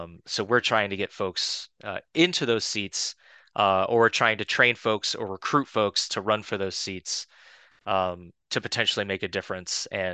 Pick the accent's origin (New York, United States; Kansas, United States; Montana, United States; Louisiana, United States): Louisiana, United States; LaPlace; I grew up in Laplace. My whole family is mostly from Norco, though.